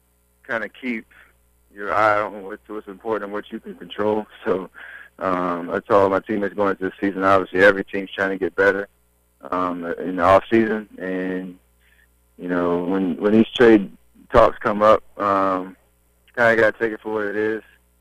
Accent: Charlotte, North Carolina, United States; I grew up in Charlotte, so I didn't have a team, a major league team anyway, in the area.

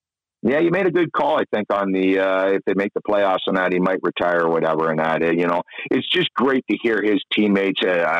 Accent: Canada; he's a Canadian, we're Canadian, stuff like that, but that's irrelevant.

